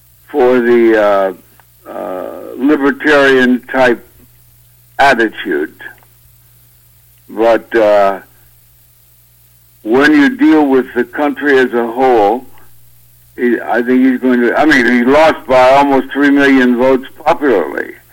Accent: Kansas City, Kansas, United States; And bear in mind, we came from Kansas, which in those days had a good, strong, clean, conservative aspect. But we came from Kansas City, Kansas, which bordered on the slave state of Missouri

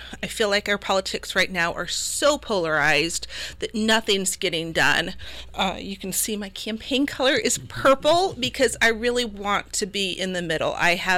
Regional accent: Tucson, Arizona, United States; So as you said, I was born in Tucson, Arizona. Raised my whole life there.

